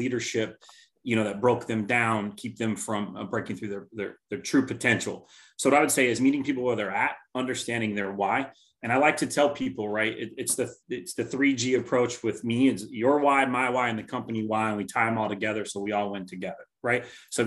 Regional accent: Tacoma, Washington, United States; Born and raised in Tacoma, Parkland area. Grew up in a single parent household.

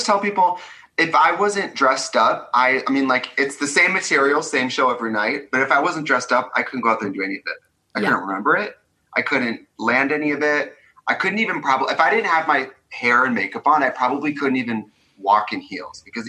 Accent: Midwest, United States; it's clear that I'm from the Midwest.

